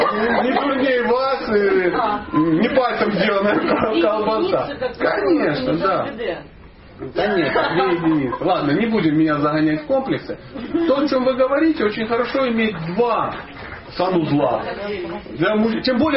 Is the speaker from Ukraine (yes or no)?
yes; Dnipro, Dnipropetrovsk Oblast, Ukraine; когда-то в детстве очень захотел мороженое, а денег не было. И, короче, у меня возник преступный план. Я же из Днепропетровска.